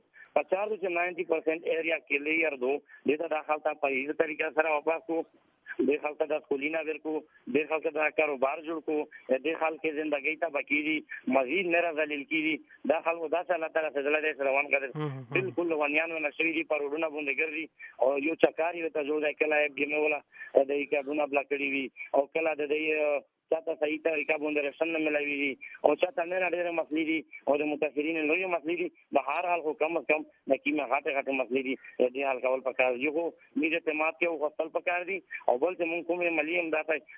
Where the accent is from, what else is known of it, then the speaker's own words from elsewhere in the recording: Khyber Pakhtunkhwa, Pakistan; مونږ د وزیرستان خلکو امن غواړي د امن د خاطر مونږ وزیرستان کې دي